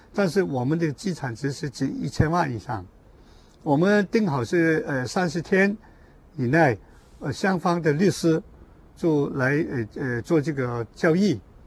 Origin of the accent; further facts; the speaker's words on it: Hong Kong; 我是一个香港人，我以前也是一个退休的警察，我非常守法。